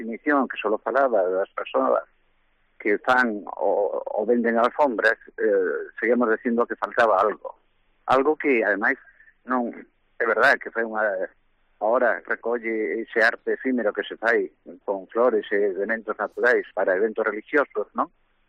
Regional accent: Vigo, Galicia, Spain; non sei se eu son de Vigo, meu pai era de Ponteareas

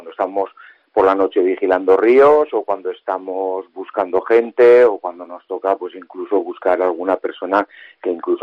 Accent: Marcilla, Navarre, Spain; Yo creo desde crío siempre he participado pues en Marcilla, en mi pueblo, pero también allí donde me lo han pedido.

